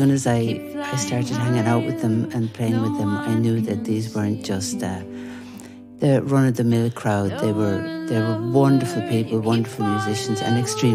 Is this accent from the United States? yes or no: no; Ireland; now in Switzerland; I mean, I come from Ireland